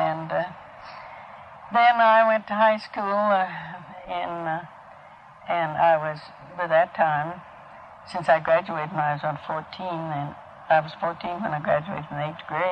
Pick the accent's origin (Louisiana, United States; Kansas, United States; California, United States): Kansas, United States; And I grew up in Kansas, in Norton County, Kansas. Uh-huh. And I went to school there.